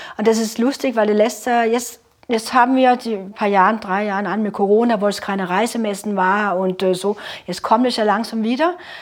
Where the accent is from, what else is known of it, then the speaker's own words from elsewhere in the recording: North Denmark Region, Denmark; meine Heimat natürlich, das ist ja super, ja, der Jammerbucht, wo ich herkomme, kurz bevor Norwegen anfängt.